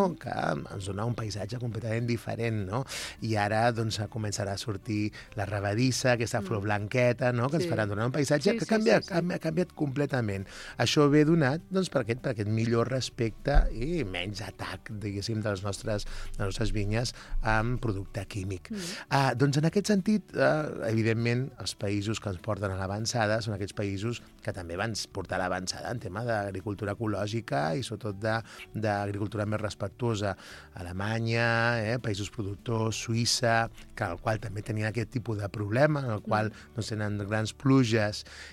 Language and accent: Catalan; Catalonia, Spain; Tothom i tots els que som aquí del Penedès recordem aquest 2020